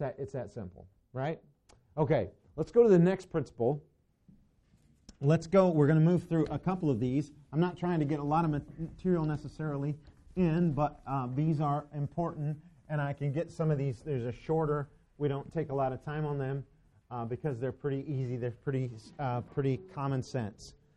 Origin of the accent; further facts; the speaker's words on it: Syracuse, Indiana, United States; I didn't grow up in Syracuse, New York. I grew up in Syracuse, Indiana.